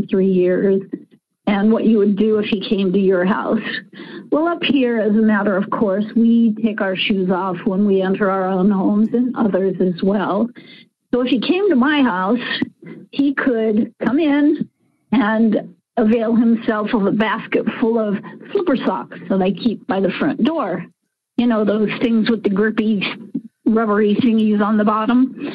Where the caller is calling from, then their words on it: Alaska, United States; I'm calling from Alaska.